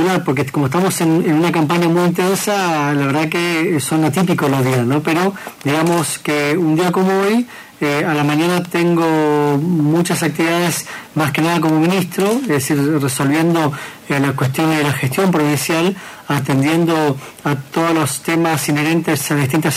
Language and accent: Spanish; Apóstoles, Misiones, Argentina; also born or lived in Buenos Aires; muy poco lo que recuerdo de mi infancia en Buenos Aires. La mayor parte de mi vida, por supuesto, la viví acá en Apóstoles.